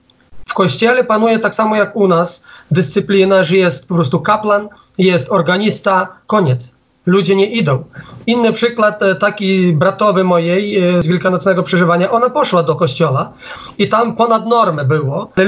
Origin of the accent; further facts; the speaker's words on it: Ukraine; ja akurat pochodzę z wsi, wielkiej wsi na Ukrainie